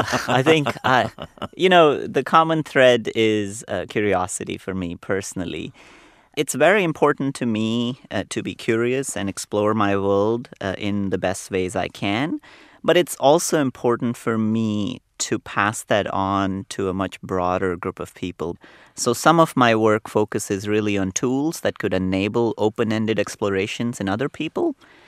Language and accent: English; India; I grew up in India.